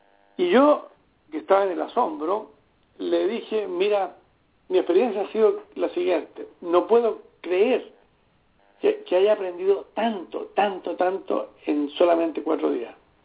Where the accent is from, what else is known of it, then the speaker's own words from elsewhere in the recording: Chile; moved away as an adult; also born or lived in Argentina; now in San José, United States; salí de Chile como exiliado, viví 4 años en Argentina y posteriormente me radiqué en los Estados Unidos, en el área aquí en California, en San José.